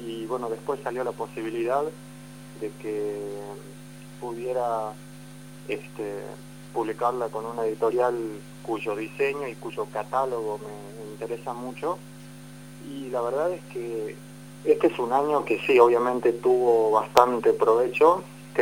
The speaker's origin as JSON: {"language": "Spanish", "town": "Tartagal", "region": "Salta", "country": "Argentina", "said": "Y yo, que bueno, por mi parte soy de Tartagal y voy con una novela también."}